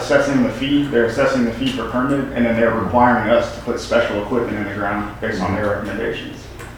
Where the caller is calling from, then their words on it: Dallas, Texas, United States; I'm speaking from Dallas here